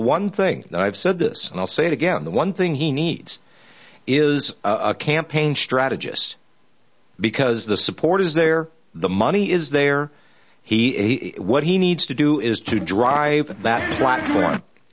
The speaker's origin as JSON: {"language": "English", "town": "Greensburg", "region": "Pennsylvania", "country": "United States", "tie": "born there", "said": "I was born in Greensburg, Pennsylvania, 35 miles from this guy."}